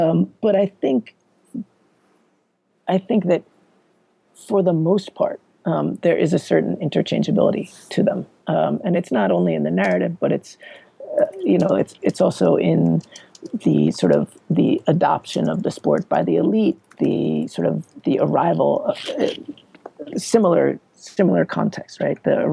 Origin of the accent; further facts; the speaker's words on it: New York, United States; And I said, "Yeah, I'm from New York."